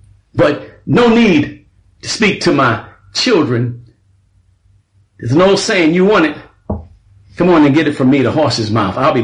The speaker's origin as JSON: {"language": "English", "town": "New York City", "region": "New York", "country": "United States", "tie": "born or raised there", "said": "I was raised in New York City. Back in the 60s when we had to use this and not a gun, I can handle myself."}